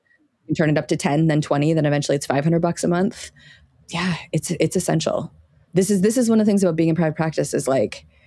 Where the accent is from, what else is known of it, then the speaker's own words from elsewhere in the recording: Canada; We're Canadian. So far we're good.